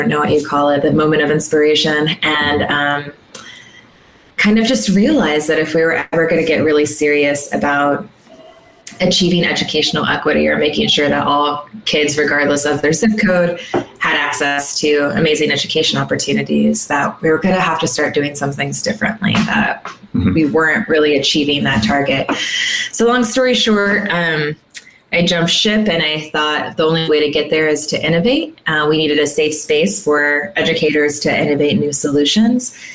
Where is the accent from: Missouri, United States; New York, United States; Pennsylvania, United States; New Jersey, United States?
Missouri, United States; Kansas City; but I was placed in my hometown, Kansas City, which is sometimes unusual for that program. So I came back here.